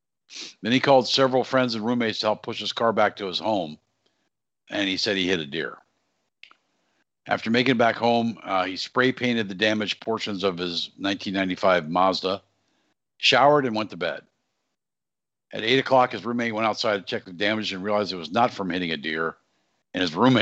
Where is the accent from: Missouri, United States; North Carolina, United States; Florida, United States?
Florida, United States; My home state of Florida.